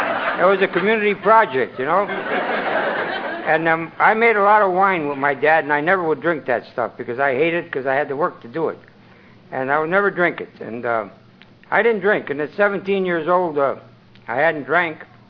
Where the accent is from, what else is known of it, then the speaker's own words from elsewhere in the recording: Cleveland, Ohio, United States; I'm an alcoholic, and I'm from Cleveland, Ohio. And I was one of the first Italians to come to Alcoholics Anonymous